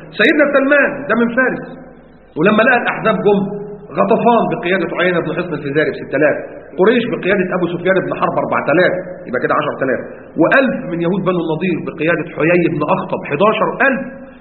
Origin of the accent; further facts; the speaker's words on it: Egypt; لكن يهمني كمسلم، ولو إن أنا مصري أو أنا مصري ماليش دعوة، لا كذلك يهمني المسجد الأقصى وأنا مصري لأني مسلم،